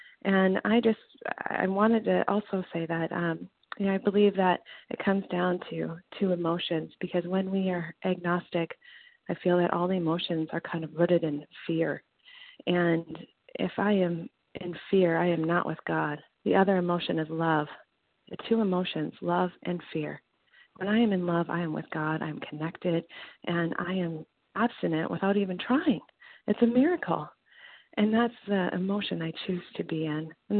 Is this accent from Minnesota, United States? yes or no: yes; Minnesota, United States; I'm from Minnesota